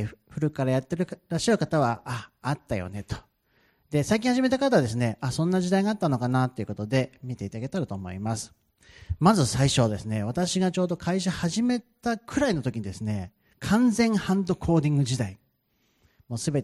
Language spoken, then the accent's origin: Japanese; Suwa, Nagano, Japan; now in Tokyo, Japan; 長野県の諏訪というところ出身なんですが、現在東京におりまして